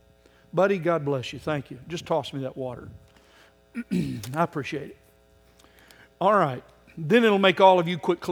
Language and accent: English; Oklahoma, United States; You sound like all the farmers I grew up around in Oklahoma.